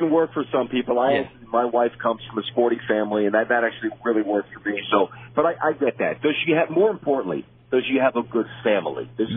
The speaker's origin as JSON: {"language": "English", "town": "Brooklyn", "region": "New York", "country": "United States", "tie": "born or raised there", "said": "and I grew up in Brooklyn, New York, so golf was not cool."}